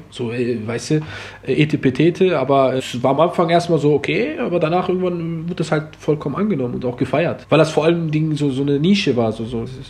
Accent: Germany; Ich bin voll Marokkaner, in Deutschland geboren, Deutschland groß geworden, und ja, das wär's erstmal.

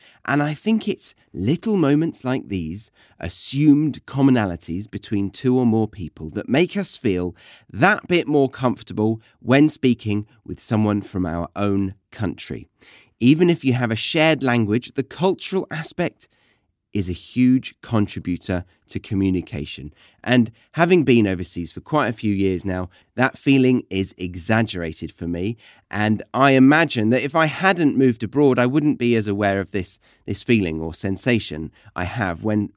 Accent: United Kingdom; now in Australia; I am British, but currently I live in Australia. And because I live abroad, I tend to notice things that I might not have if I was still living in the UK.

